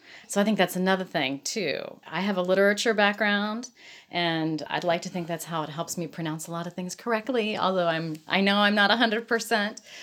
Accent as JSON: {"language": "English", "town": "Dayton", "region": "Ohio", "country": "United States", "tie": "born or raised there", "said": "In Dayton, Ohio."}